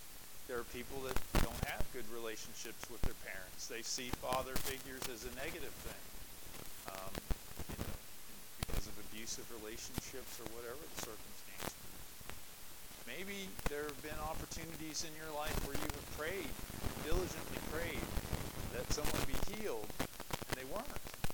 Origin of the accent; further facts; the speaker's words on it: United States; I was raised in America. I feel that I have a significant amount of power as an individual, right? Because I am an American.